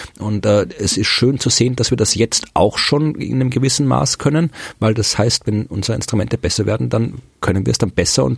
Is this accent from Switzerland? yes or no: no; Austria; Aber ich bin Österreicher, ja.